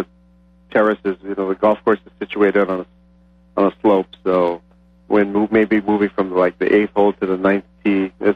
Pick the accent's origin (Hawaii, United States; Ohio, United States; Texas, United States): Hawaii, United States; Kauai; I'm also from Kauai, so we all grew up learning to love sand.